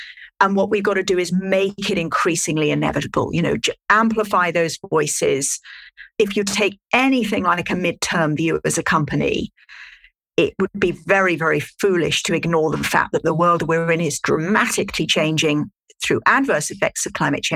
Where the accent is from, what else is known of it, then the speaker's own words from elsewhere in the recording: United Kingdom; accent: British; now in United States; I live in the States, despite my British accent